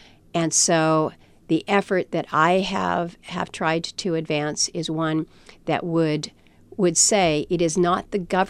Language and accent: English; Alaska, United States; I'm born and raised in Alaska. I'm not going anywhere.